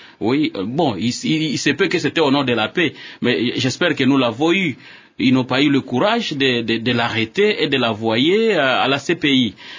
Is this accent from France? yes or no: no; DR Congo; je suis Congolais